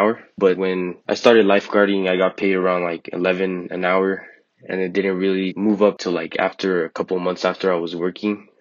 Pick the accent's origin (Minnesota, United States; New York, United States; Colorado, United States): Colorado, United States; Denver; I am from Denver, Colorado, and I am 18 years old.